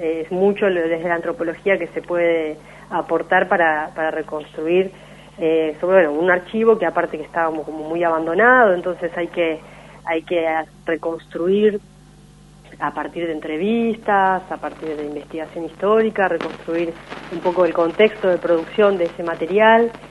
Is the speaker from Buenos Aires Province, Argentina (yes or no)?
yes; Bahía Blanca, Buenos Aires Province, Argentina; born there; No, yo nací en Bahía Blanca, más hacia el sur. Nací en Bahía Blanca y me trasladé a Buenos Aires para estudiar antropología.